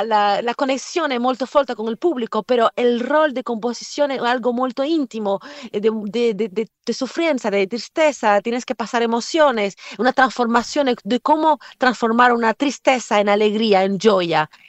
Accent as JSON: {"language": "Italian", "country": "Cuba", "tie": "born or raised there", "said": "Crescendo a Cuba ho sempre sentito questa connessione molto forte e la natura ti insegna ad ascoltare."}